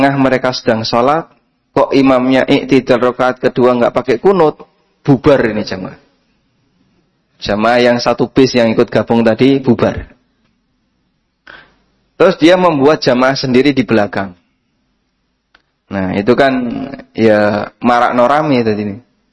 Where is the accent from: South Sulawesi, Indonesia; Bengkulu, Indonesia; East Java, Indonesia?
East Java, Indonesia; Lamongan; Kampung saya ada di pesisir pantai Lamongan.